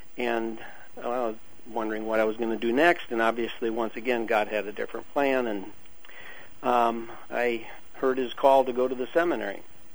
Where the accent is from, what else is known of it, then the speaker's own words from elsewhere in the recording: Michigan, United States; I grew up in Michigan, just north of Detroit.